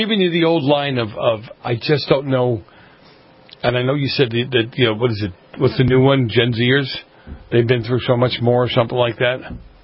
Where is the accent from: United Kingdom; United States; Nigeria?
United States; East Coast; Now, see, we grew up on the East Coast. We had air raid and fallout shelters.